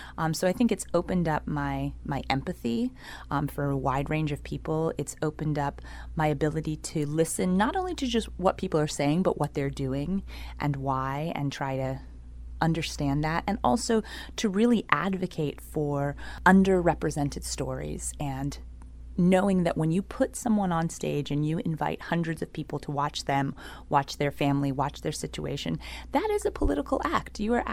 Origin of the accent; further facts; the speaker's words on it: St. Croix, U.S. Virgin Islands; born there; I was born in St. Croix in the Virgin Islands, and there we had a lot of forms of storytelling.